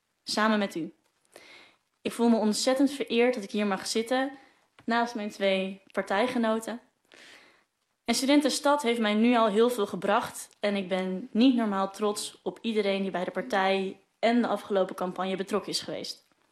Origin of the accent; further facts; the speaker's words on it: Friesland, Netherlands; mijn ouders nu vanuit Friesland, waar ik vandaan kom